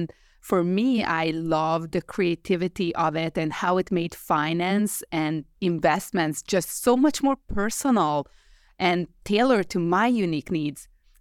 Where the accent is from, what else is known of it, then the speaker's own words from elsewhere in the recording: Hungary; moved away as an adult; now in New York, United States; So I was born and raised in Hungary, but when I moved to New York in my early 20s, two things happened.